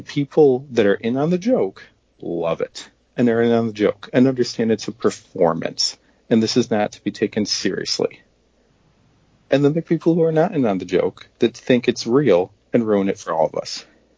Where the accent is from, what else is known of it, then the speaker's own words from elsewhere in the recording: Watertown, New York, United States; I grew up in Watertown, which is closer to the Canadian border than to another U.S. city.